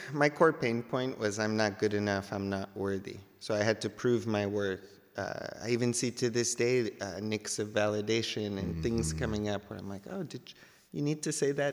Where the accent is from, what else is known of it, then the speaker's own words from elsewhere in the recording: Brooklyn, New York, United States; And I was like, oh, I could hustle. I'm from Brooklyn.